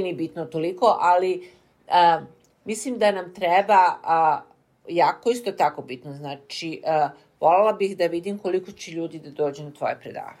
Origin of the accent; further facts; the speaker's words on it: Serbia; moved away; Mi znamo koji smo došli iz Srbije, ali moje dete ne zna.